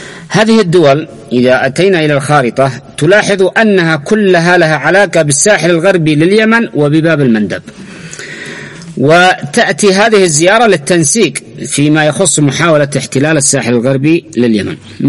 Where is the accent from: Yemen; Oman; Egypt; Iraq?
Yemen; وقال لك أنهم بيجوا يحاربوا عندنا في اليمن.